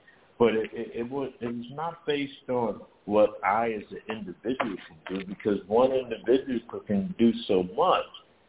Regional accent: St. Louis, Missouri, United States; Well, I'm born and raised in St. Louis, born and raised in the city, North Side.

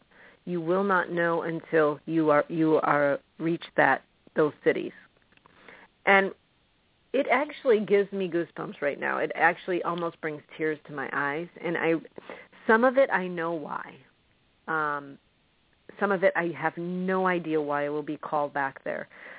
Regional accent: La Salle, Illinois, United States; also born or lived in Princeton; I was born in Princeton, Illinois. I grew up in La Salle, Peru, and then Spring Valley area back in Illinois.

